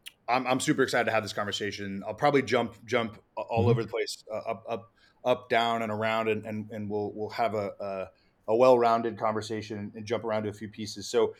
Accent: San Diego, California, United States; also born or lived in Columbus, Ohio; So I split time growing up between San Diego and Columbus, Ohio. So I grew up right outside of Camp Pendleton.

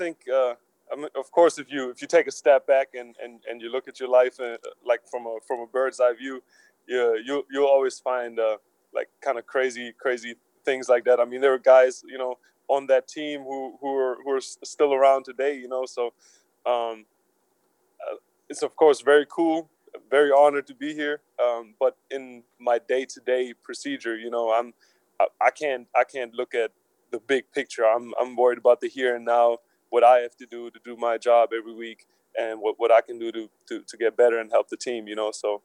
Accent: Germany; when I was growing up in Germany

